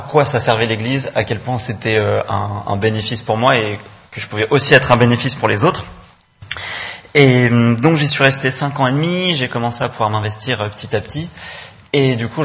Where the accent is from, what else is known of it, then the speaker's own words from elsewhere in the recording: Grenoble, Auvergne-Rhône-Alpes, France; now in Lyon, France; moi, j'ai grandi à Grenoble, donc je m'étais fait baptiser dans une église là-bas, et je suis arrivé en 2015 à Lyon dans cette église